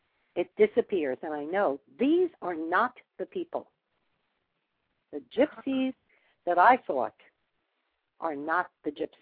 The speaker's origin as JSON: {"language": "English", "town": "Brooklyn", "region": "New York", "country": "United States", "tie": "born there", "said": "When I was 3 years old, I was born in Brooklyn, New York."}